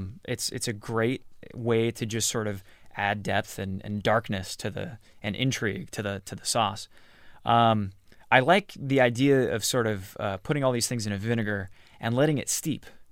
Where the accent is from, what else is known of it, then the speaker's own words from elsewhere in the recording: Texas, United States; I come from Texas, where we have a mixture of some really amazing vinegar-based hot sauces, sort of Louisiana style